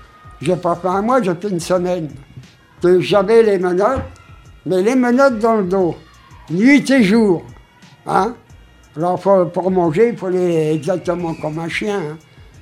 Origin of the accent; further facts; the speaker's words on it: Île-de-France, France; born there; le maire du pays où que je suis né, à Meigneux, c'est pas loin, c'est dans le Seine-et-Marne